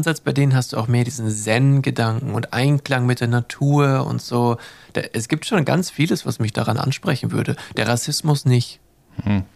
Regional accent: Germany; ich bin Deutscher, das hat so ein Stigma.

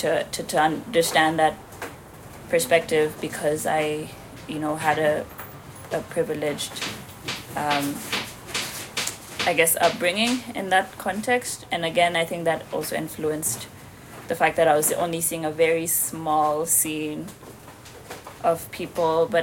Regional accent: Nairobi, Kenya; I am a composer from Nairobi, Kenya. Although I spend my time between New York, Maryland, during this pandemic, and Nairobi.

